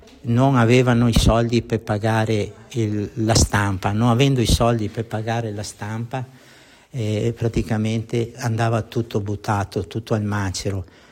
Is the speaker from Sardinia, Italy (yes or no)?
no; Veneto, Italy; born there; Io sono nato a Mudamae e praticamente il rumore dell'acqua l'ho conosciuto fin da piccolo.